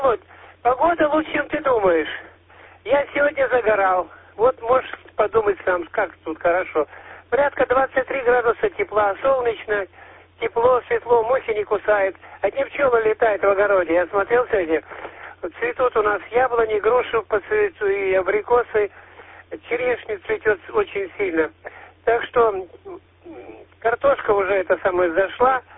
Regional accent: Chelyabinsk Oblast, Russia; Я родом из Челябинской области, поэтому я знаю, что это такое.

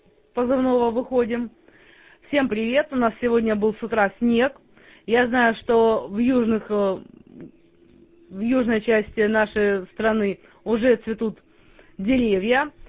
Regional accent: Taganrog, Rostov Oblast, Russia; Таганрог, большой привет, я сама родом из Таганрога

